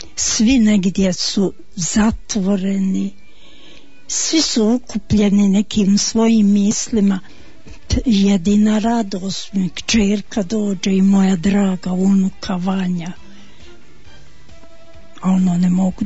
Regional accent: Sarajevo, Federation of Bosnia and Herzegovina, Bosnia & Herzegovina; now in Vareš, Bosnia and Herzegovina; ja sam rođena u Sarajevu kod Koševo bolnice, u onoj prekrasnoj ulici

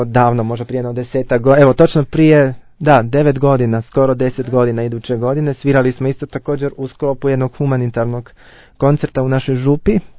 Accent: Rijeka, Primorje-Gorski Kotar County, Croatia; moved away as an adult; also born or lived in Zagreb; now in Graz, Austria; Ja sam također iz Rijeke, kao i kolega Graciani, ali sam studirao u Zagrebu na Muzičkoj akademiji do evo, 2015. A 2013. sam došao u Graz

